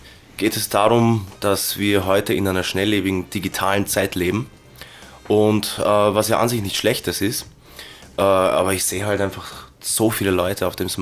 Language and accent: German; Vienna, Austria; Ja, ich bin in Wien geboren, aufgewachsen und bin auch hier in die Schule gegangen.